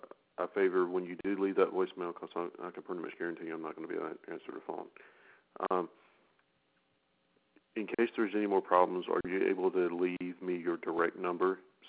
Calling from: East Coast, United States; I'm on the East Coast, so you're an hour behind me.

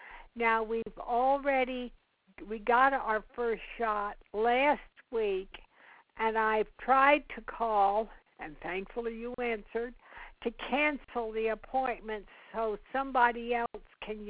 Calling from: Prattville, Alabama, United States; I'm calling from Prattville, Alabama.

